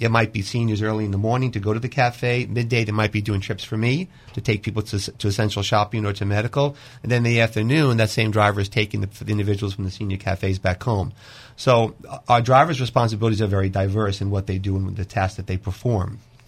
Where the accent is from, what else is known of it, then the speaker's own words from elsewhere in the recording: New Jersey, United States; I'm from North Jersey, and he's from North Philly. We still manage to coexist.